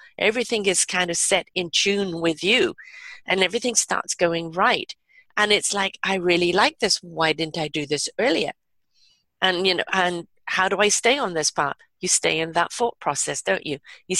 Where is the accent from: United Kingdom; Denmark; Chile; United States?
United Kingdom; England; I grew up in England and there were all sorts of magazines along